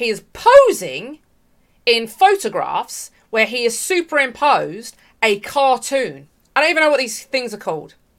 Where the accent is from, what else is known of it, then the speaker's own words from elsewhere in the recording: London, United Kingdom; I grew up in Southeast London. There was a rough area, rough people, rough circumstances.